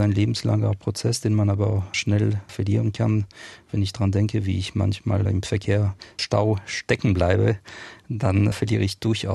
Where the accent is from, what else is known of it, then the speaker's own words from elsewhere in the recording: France; Als Franzose fühle ich mich da angesprochen und kann mich mit dem Gedanken anfreunden.